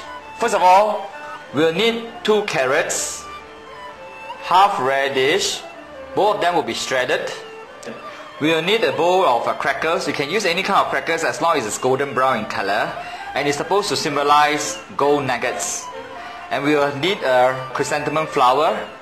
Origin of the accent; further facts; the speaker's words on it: Singapore; We are from Singapore.